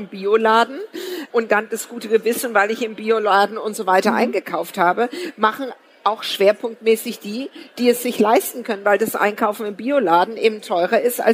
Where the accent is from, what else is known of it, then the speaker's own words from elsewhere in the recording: Southwest Germany, Germany; born there; Ich bin 1967 im Südwesten der Republik geboren.